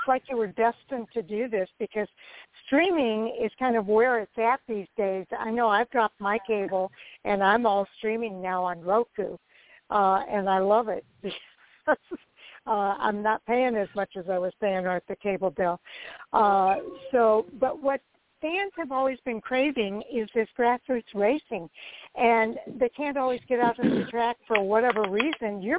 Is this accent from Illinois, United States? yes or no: yes; Illinois, United States; I live in the Midwest. I'm from Illinois.